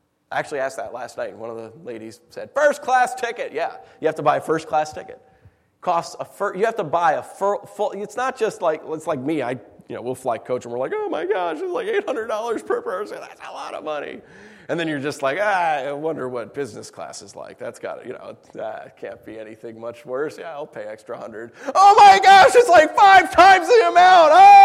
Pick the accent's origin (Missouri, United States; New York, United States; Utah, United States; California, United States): New York, United States; now in Michigan, United States; I don't want to be buried in Michigan. Send me back to my home country. Send me back to New York.